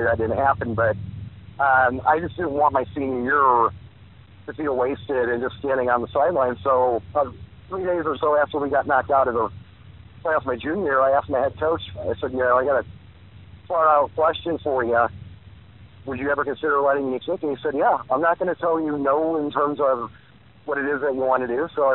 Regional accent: Griffith, Indiana, United States; Well, as far as playing high school football, growing up in Griffith, Indiana, is pretty much what every boy, you know, boy wanted to do growing up.

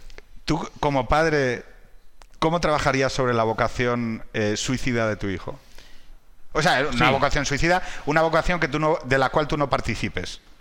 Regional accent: Asturias, Spain; Que yo lo conozco, soy asturiano.

